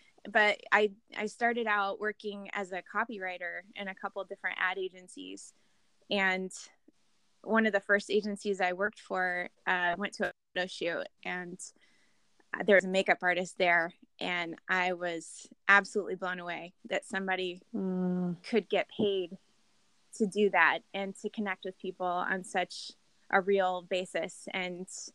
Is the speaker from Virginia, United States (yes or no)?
no; Indiana, United States; I grew up in Indiana in a really small town